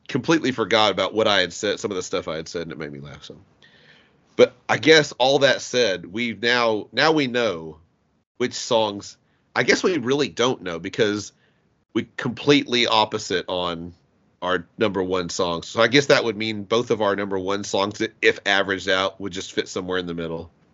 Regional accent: United States; Oh, well, I'm an American.

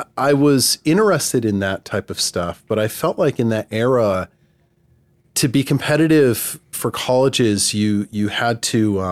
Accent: Chesterfield, New Hampshire, United States; Yeah, I grew up in Southwest New Hampshire, outside of Keene, I in a town called Chesterfield, and then I went to Keene High School. So my hometown is 3,000 people, pretty rural

